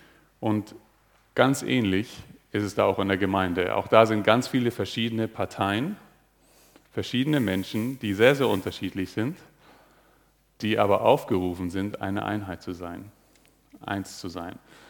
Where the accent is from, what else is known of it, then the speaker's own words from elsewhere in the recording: Karlsfeld, Bavaria, Germany; also born or lived in Dachau; Ich bin in Dachau geboren, in Karlsfeld aufgewachsen, also ich bin hier aus der Gegend.